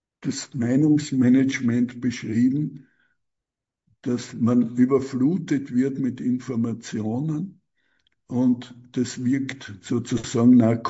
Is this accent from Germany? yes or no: no; Austria; Das hat man bei uns in Österreich zum Beispiel gesehen